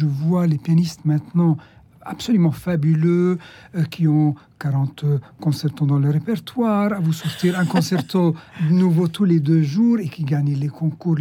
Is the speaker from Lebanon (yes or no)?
yes; Lebanon; first language English; French is a second language; moved away as an adult; now in France; je suis d'éducation purement anglophone. Je viens du Liban, et en arrivant en France